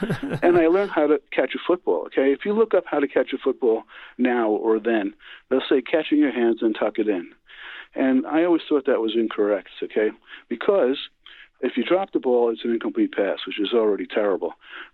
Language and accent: English; Newark, New Jersey, United States; born there; Yeah, I was born in Newark, New Jersey, and I was very fortunate to be raised in the United States of America.